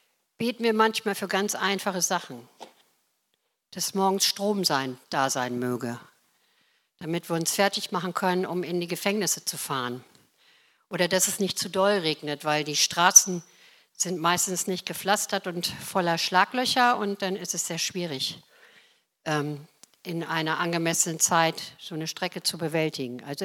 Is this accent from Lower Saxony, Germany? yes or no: yes; Wilhelmshaven, Lower Saxony, Germany; now in Uganda; wie kommt man von Wilhelmshaven nach Afrika?